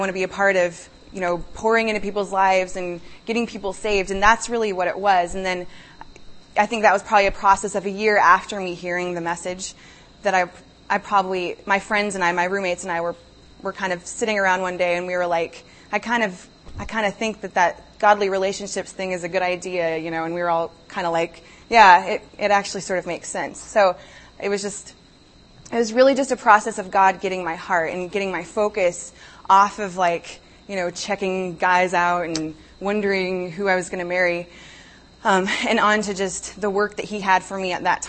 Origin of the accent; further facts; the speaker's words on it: Salt Lake City, Utah, United States; The Rock, we're from Salt Lake, The Rock in Salt Lake was really small